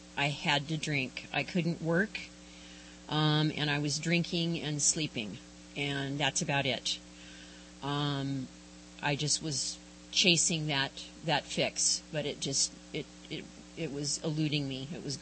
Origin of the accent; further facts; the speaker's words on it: San Diego, California, United States; I was born and raised in San Diego, the youngest of four kids, and I'm the only girl, and I'm the baby, so I may have been a little bit spoiled.